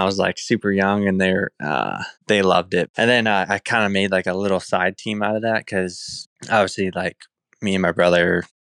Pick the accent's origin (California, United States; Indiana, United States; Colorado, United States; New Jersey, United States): Indiana, United States; moved away as an adult; now in Travelers Rest, United States; Yeah, I'm obviously from Indiana, but I moved down here, I think, in 2019 or 2020.